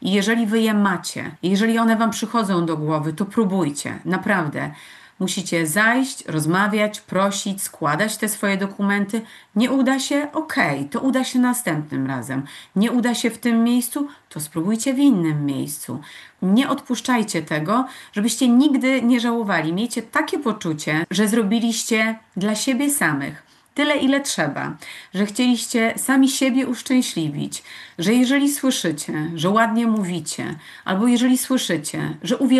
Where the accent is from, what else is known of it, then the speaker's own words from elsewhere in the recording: Podlaskie Voivodeship, Poland; Jesteśmy, proszę Państwa, szczęściarzami, że jesteśmy z Podlasia.